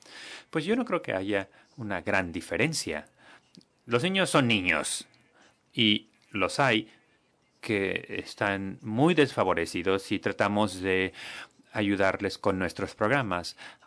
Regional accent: Brazzaville, Republic of the Congo; de Brazzaville, Congo.

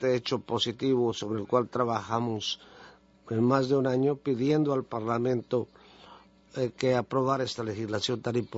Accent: Canada; Estoy aquí para hablar a nombre de como canadiense y como miembro de mi nación.

